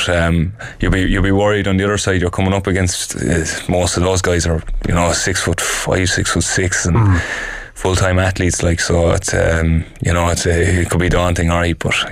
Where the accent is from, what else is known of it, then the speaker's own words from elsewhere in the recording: Ireland; as Irish players, as an Irish forward, my psyche is, when I get the ball, the first thing I think about is, can I get a goal out of this?